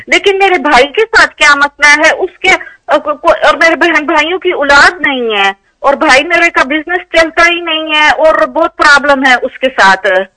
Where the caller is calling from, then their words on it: Netherlands; जी मैं हॉलैंड से बोल रही हूँ।